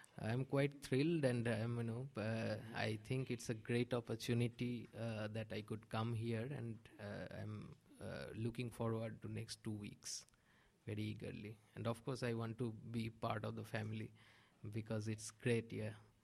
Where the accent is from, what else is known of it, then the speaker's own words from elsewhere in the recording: India; from India.